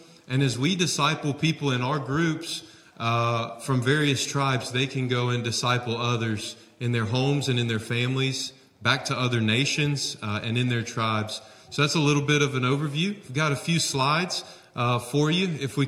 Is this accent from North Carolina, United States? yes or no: yes; Concord, North Carolina, United States; now in Uganda; I grew up in Concord and graduated from Mount Pleasant.